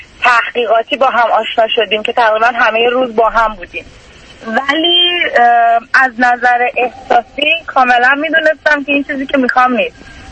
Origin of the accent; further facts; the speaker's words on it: Iran; moved away as an adult; من تقریبا 24 سالمه، تقریبا 3 سال و نیمه که از ایران اومدم، مهاجرت کردم، اومدم به کشور دیگه ای.